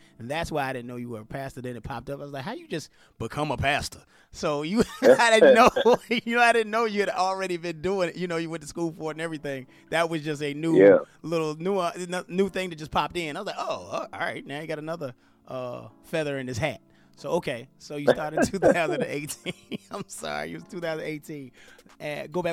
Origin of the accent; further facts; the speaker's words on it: Richmond, Virginia, United States; There was a pastor here in Richmond, Virginia. I'm from Richmond, Virginia. I'm actually in Virginia right